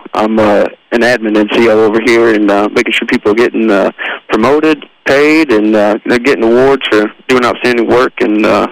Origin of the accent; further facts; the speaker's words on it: Michigan, United States; moved away as an adult; now in Knoxville, United States; I am originally from Michigan. I had moved down to Knoxville April 1st of last year